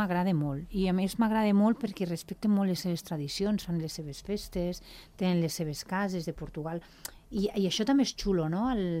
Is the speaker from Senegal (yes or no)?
no; Andorra; first language es; Catalan is a second language; jo soc d'Andorra. Jo intento sempre que puc parlar el català. La meva mare era d'orígens espanyols i, bueno, a casa meva érem castellanoparlants.